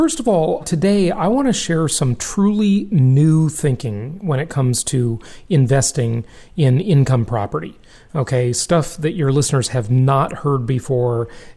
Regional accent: Los Angeles, California, United States; I grew up fairly poor in Los Angeles, California.

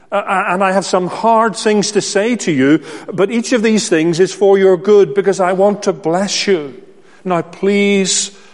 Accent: Northern Ireland, United Kingdom; The church in which I grew up in Northern Ireland

